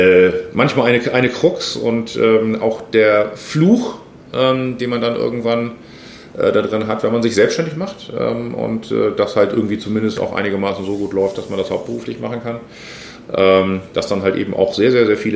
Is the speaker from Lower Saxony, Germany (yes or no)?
no; Hamburg, Germany; ich bin hier aufgewachsen im Stadtteil, aber Harburg ist Hamburg